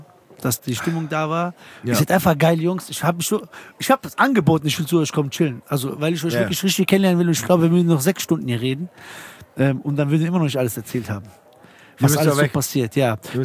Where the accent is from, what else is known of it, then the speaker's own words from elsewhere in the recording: Frankfurt, Hesse, Germany; aber wir sind Frankfurter